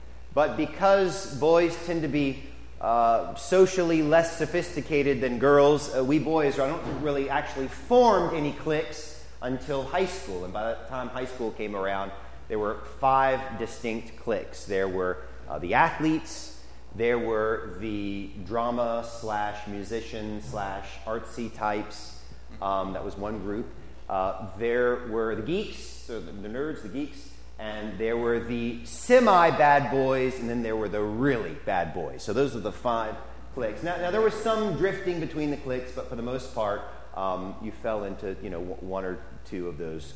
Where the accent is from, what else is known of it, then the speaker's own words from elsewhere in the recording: Mount Pleasant, South Carolina, United States; I was from Mount Pleasant, okay? And being a Mount Pleasant boy, you're not the same as being a downtown Charleston boy, okay?